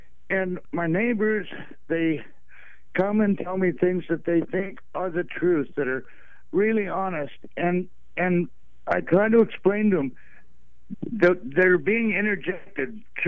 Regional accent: Portland, Oregon, United States; now in Longview, United States; I grew up in Portland, graduated from Benson Tech, played in … you know.

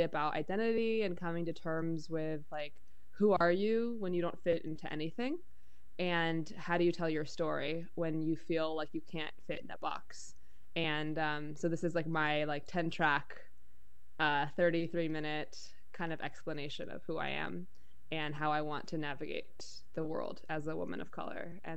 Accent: New York City, New York, United States; I grew up in New York City.

